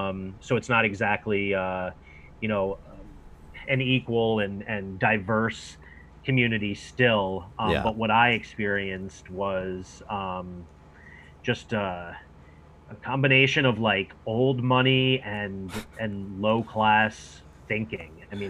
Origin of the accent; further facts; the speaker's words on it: Connecticut, United States; In Fairfield County.